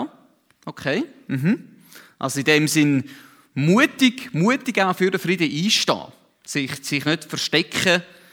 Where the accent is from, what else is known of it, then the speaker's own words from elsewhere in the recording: Central Switzerland, Switzerland; Ich komme ja eigentlich aus der Innerschweiz und dort grüßt man sich nicht so auf der Straße.